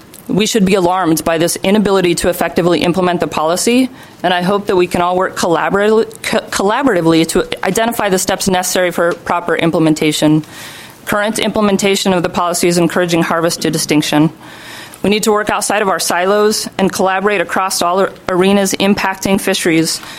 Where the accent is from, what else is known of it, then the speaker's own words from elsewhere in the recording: Idaho, United States; I come from Idaho, where I had an opportunity to work with a tribe over there in my graduate research